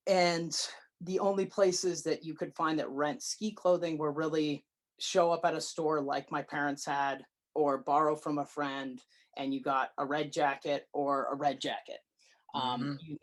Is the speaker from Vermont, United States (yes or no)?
yes; Stowe, Vermont, United States; The origin is I grew up in Stowe, Vermont, where we're located. My parents have a brick and mortar ski shop.